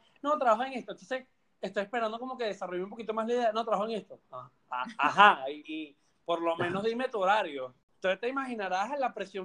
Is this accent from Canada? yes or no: yes; Canada; pero lo hago porque soy canadiense y soy polite.